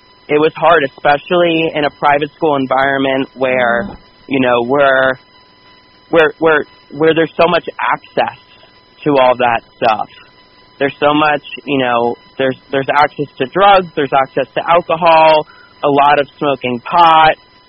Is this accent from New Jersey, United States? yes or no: yes; Morristown, New Jersey, United States; also born or lived in New York City; so I grew up in New York City in the Big Apple, and until I was about 5.5 years old. Then my family moved right outside of the city to Morristown, New Jersey.